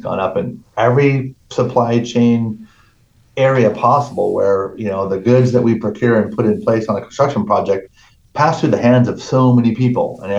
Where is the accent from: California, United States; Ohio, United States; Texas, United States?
California, United States; San Diego; as somebody growing up in San Diego and not knowing the value